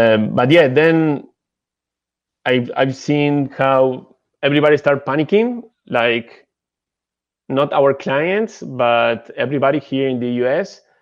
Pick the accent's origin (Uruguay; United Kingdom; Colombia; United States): Uruguay; English is a second language; it was weird because I'm from Uruguay